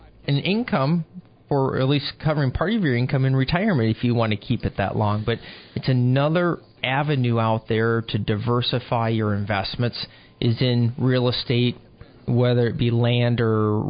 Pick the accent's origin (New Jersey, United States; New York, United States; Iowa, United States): Iowa, United States; like where I grew up in Iowa, people would have farmland.